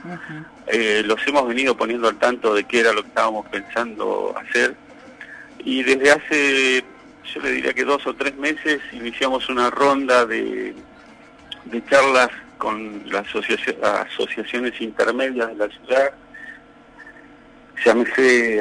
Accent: Villaguay, Entre Ríos, Argentina; Villaguay es mi ciudad natal

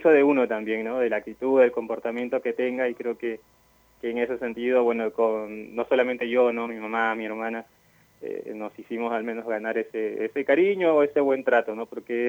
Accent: Lima, Peru; also born or lived in Buenos Aires; now in Zapala, Argentina; yo soy de Lima y mi familia, mi mamá, mi hermana también. En principio llegamos a Buenos Aires, estuvimos viviendo muchos años, hasta hace un par de años que vine acá a vivir a Zapala con mi familia, mi esposa y mi hermana, que también son de Perú, de Lima.

